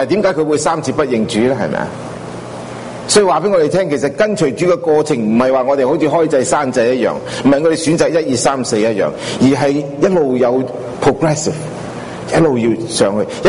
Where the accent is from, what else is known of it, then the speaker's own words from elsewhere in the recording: Hong Kong; 特别我哋系中国人，啊，好精啊！啊，做嘢好醒目嘅，同世界上面咁比啊，我哋香港人更加精